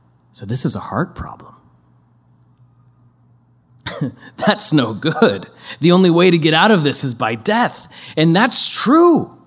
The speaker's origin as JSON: {"language": "English", "region": "Midwest", "country": "United States", "tie": "born or raised there", "said": "I grew up in the Midwest, where there is a church on every single corner."}